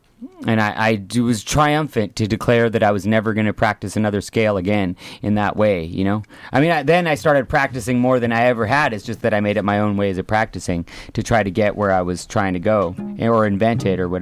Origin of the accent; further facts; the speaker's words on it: California, United States; That was down in my hometown, Monterey County.